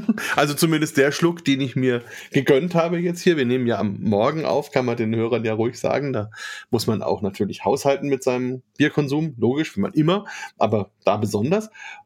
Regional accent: Bavaria, Germany; als Franke

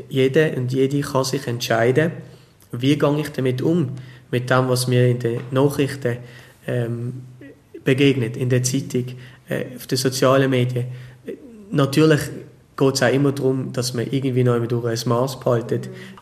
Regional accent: Switzerland; gerade als Schweizer, als Schweizerin

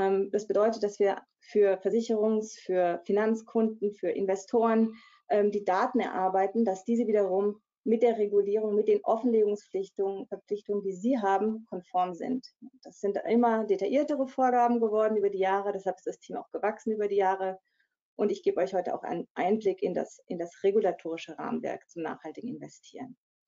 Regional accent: Freiburg, Baden-Württemberg, Germany; also born or lived in Brussels; Ich komme aus Freiburg, das ist vielleicht ein Clou, sehr grün, Eltern Biologen, hat natürlich auch was damit zu tun.

